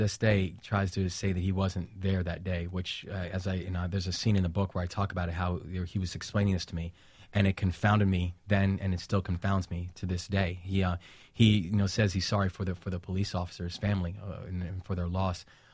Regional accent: Bronx, New York, United States; the areas that we were growing up in the Bronx during the, you know, mid-late 1980s

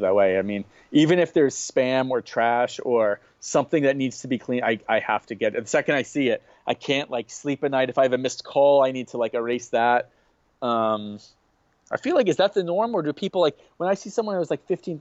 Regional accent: Florida, United States; I didn't have an NBA team growing up, even though I was from South Florida.

